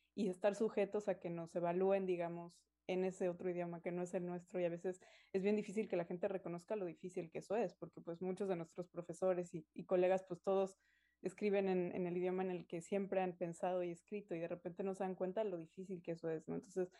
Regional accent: Mexico; first language Spanish; moved away as an adult; also born or lived in United States; now in Canada; yo crecí en México hablando español, esa es mi lengua materna y la lengua en la que me siento más cómoda expresándome, y luego me fui a hacer un doctorado a Estados Unidos, y ahora estoy aquí en Canadá

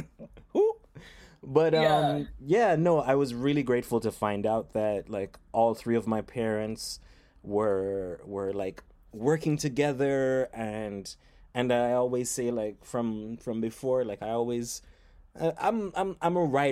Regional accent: Montreal, Quebec, Canada; born there; also born or lived in Jamaica / Haiti; I was born in Montreal. They moved to Jamaica for a bit, but then my mother separated with my dad, moved back to Montreal, then moved to Haiti. So I have this kind of trifecta of countries that I've lived in over my lifetime.

